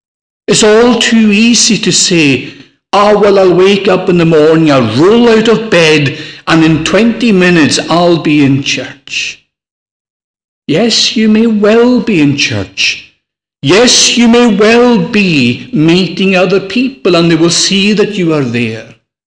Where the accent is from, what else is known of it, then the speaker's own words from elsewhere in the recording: Scotland, United Kingdom; Growing up in Lewis, Saturday night was sacred.